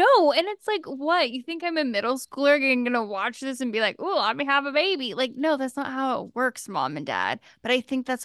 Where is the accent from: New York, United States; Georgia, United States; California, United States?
Georgia, United States; So I grew up in Georgia. So yes, maybe it's a South thing too.